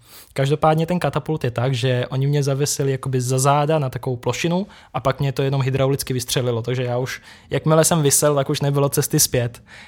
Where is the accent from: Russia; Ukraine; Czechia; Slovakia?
Czechia; Krkonoše; A my jsme jakoby milovníci hor, samozřejmě my jsme z Krkonoš, takže my to máme prostě jako v nás.